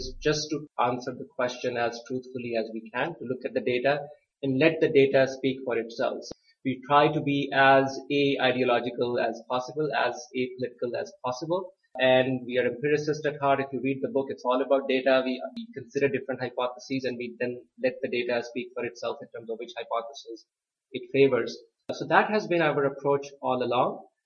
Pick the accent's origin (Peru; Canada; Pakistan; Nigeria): Pakistan; moved away as an adult; now in United States; I grew up in Pakistan. I did my high school from Pakistan and then came to the U.S. for college.